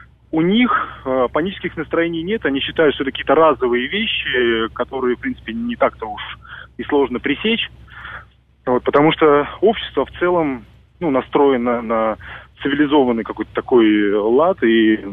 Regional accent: Karaganda, Karaganda Region, Kazakhstan; born there; Я сам родился в Казахстане.

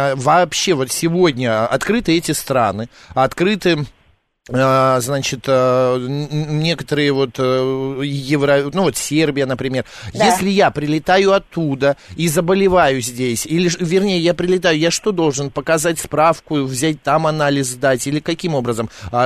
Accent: Moscow, Russia; Я говорю, из Москвы, да

